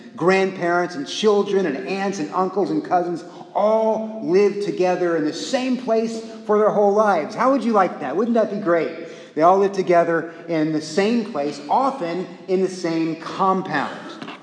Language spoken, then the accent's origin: English; Corpus Christi, Texas, United States; I grew up in Corpus Christi.